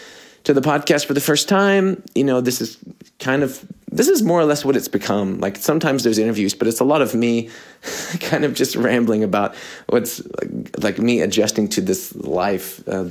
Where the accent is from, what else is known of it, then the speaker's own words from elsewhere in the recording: United States; I'm American in this way